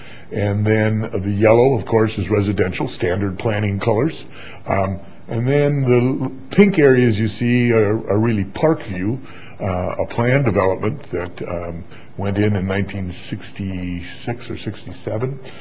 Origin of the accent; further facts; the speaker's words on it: Quad Cities, United States; When I travel, I say I'm from the Quad Cities.